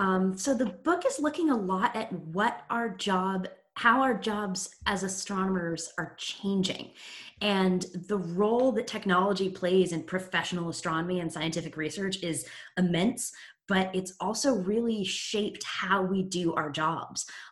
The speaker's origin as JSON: {"language": "English", "region": "Massachusetts", "country": "United States", "tie": "born or raised there", "said": "I grew up in southern Massachusetts, so about an hour south of Boston."}